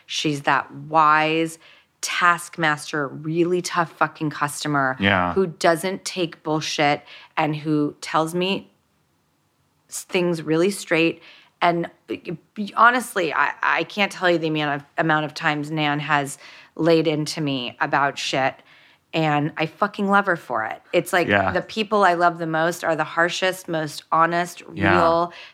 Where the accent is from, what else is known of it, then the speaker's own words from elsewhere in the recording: Hollywood, California, United States; when I grew up in Hollywood and in industry